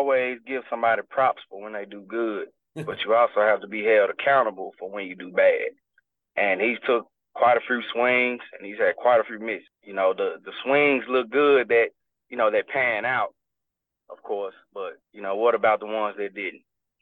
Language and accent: English; Memphis, Tennessee, United States; Like I said, I'm pretty much from Memphis.